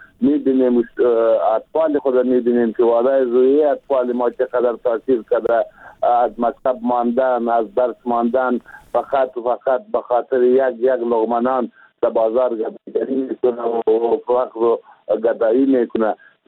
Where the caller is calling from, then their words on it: Lashkar Gah, Helmand, Afghanistan; اینجای ولایت ما را و اینجای افغانستان را خراب می کنه